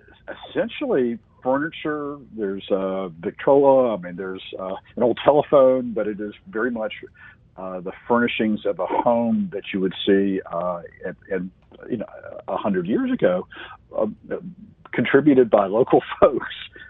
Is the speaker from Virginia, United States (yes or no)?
yes; Virginia, United States; I'm a guy from Virginia. I was raised in the kind of lost cause mythology